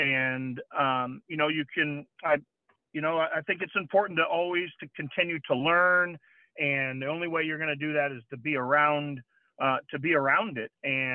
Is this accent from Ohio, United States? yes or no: yes; Ohio, United States; now in Texas, United States; I grew up in Ohio. I'm like okay. The bumper sticker. I got here to Texas as fast as I could.